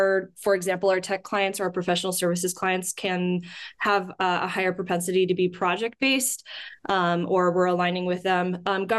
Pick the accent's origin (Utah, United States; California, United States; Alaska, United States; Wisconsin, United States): Alaska, United States; now in Las Vegas, United States; I am originally from Alaska, which I rarely find anyone who is.